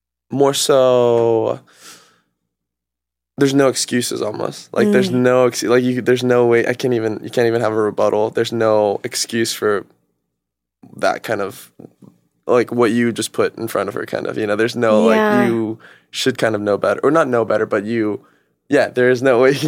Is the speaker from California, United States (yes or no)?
yes; California, United States; I'm from Northern California.